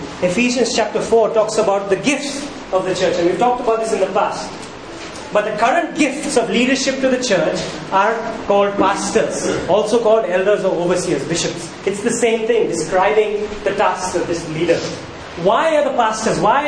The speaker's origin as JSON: {"language": "English", "region": "Maharashtra", "country": "India", "tie": "born or raised there", "said": "I remember when I was growing up in Maharashtra, right?"}